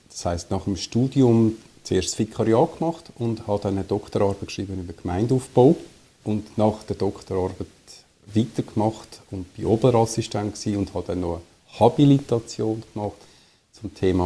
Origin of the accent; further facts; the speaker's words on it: Zurich, Switzerland; also born or lived in Basel / Los Angeles; Ich bin aufgewachsen in Zürich-Unterland, dort auch in die Schule gegangen und habe dann studiert in Basel, in Los Angeles und Zürich.